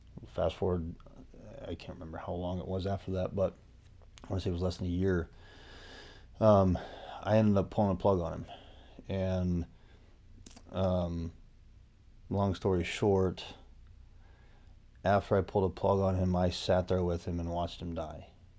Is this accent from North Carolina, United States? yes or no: no; Mishawaka, Indiana, United States; I'm from Mishawaka, Indiana.